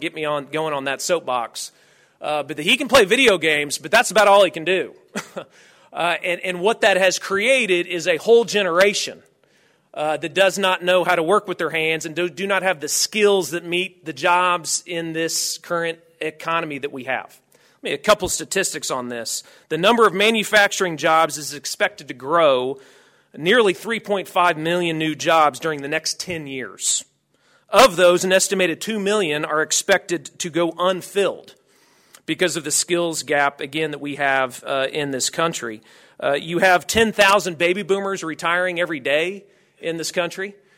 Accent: Oklahoma, United States; I'm from Oklahoma, because I'm proud to be an Oklahoman.

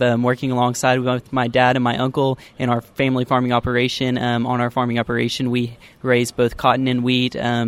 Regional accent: Altus, Oklahoma, United States; Upon completion of my bachelor's degree, I plan to return back to my hometown, Altus, and continue my involvement in my family farming enterprise

